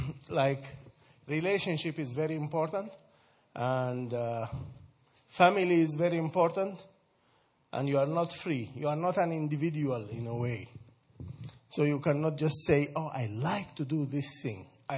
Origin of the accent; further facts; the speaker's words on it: Sudan; I grew up in Sudan, North Sudan, and at that time it was one Sudan, so we had quite a bit of freedom.